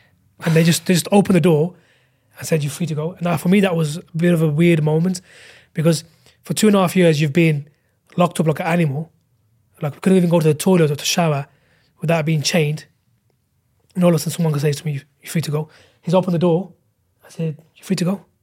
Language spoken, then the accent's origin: English; London, United Kingdom; We're from London, this and that, blah, blah, blah.